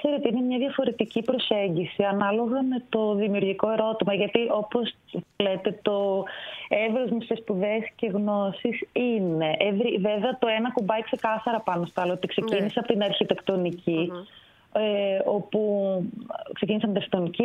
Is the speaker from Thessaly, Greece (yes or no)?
yes; Thessaly, Greece; με τις πλημμύρες στο χωριό μου στη Θεσσαλία